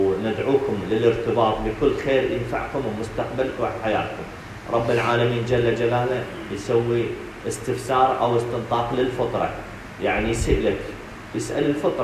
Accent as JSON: {"language": "Arabic", "country": "Iraq", "said": "وهاي من النعم عندنا بالعراق"}